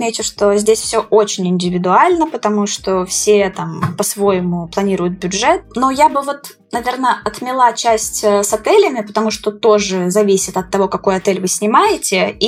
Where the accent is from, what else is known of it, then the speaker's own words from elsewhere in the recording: Moscow, Russia; А мы, москвичи, вообще очень ценим близость к паркам